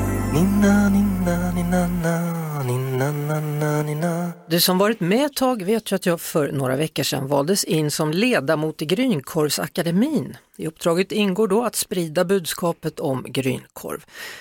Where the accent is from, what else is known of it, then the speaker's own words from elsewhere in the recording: Västra Götaland County, Sweden; Jag är från Skaraborg, jag är uppväxt på grynkorv.